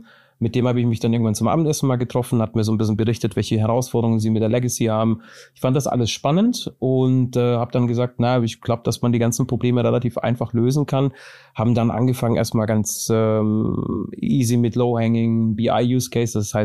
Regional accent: Lake Constance, Germany; now in Wiesbaden, Germany; 36 Jahre jung, aus Wiesbaden. Kein ursprünglicher Wiesbaden, sondern ich bin am Bodensee aufgewachsen unter anderem und nach Wiesbaden zugezogen.

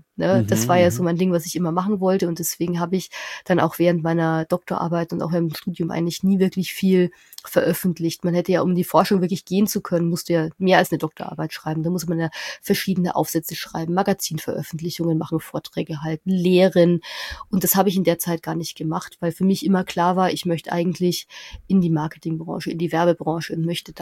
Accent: Bavaria, Germany; ich komme aus der Nähe von Nürnberg, 5 Häuser im Wald und da hört die Straße auf.

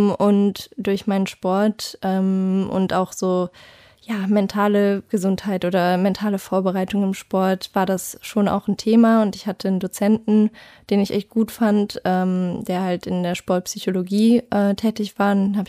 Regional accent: Luxembourg; seit einiger Zeit laufe ich tatsächlich nur noch als Luxemburgerin und sowieso international halt eh nur als Luxemburgerin

